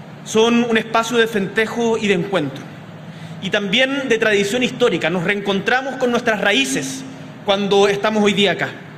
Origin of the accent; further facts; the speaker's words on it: Chile; tenemos que retomar también como chilenos la costumbre de celebrar un poquito más.